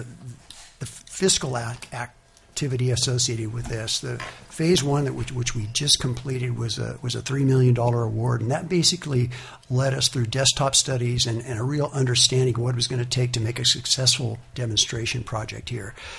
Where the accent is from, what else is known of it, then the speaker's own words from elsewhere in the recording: Anchorage, Alaska, United States; I grew up in Anchorage. I was born in Anchorage, grew up there